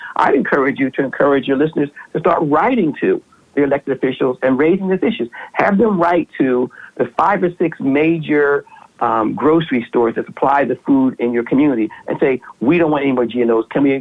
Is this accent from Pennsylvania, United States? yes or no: yes; Philadelphia, Pennsylvania, United States; My hometown of Philadelphia, when I go back there, it's rampant.